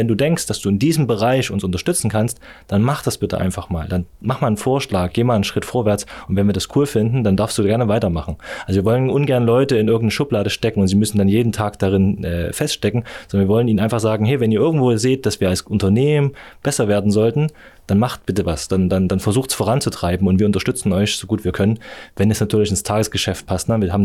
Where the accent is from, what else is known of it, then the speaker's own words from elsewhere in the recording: Germany; und ich komme vielleicht dazu als ursprünglich Deutscher